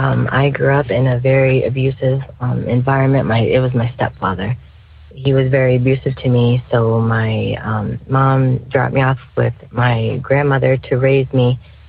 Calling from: St. Louis, Missouri, United States; I am from St. Louis, Missouri.

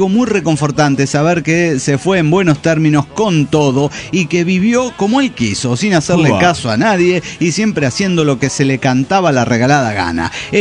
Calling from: Guadalajara, Jalisco, Mexico; de Guadalajara, Jalisco, México.

